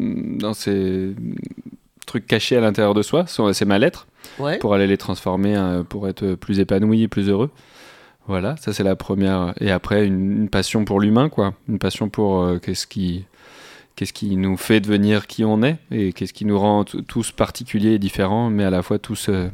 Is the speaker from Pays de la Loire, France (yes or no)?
yes; Nantes, Pays de la Loire, France; Je suis de Nantes. Je suis arrivé il y a 4 mois